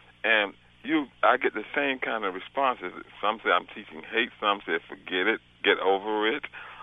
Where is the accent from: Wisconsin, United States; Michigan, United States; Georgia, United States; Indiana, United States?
Georgia, United States; I remember right back in 1955, I grew up in Georgia doing segregation.